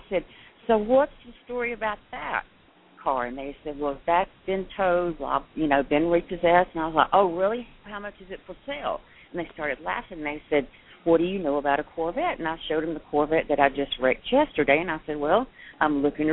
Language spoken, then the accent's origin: English; Tennessee, United States; I thought I was from East Tennessee and had seen cousins screwing cousins before, but this shit was unbelievable.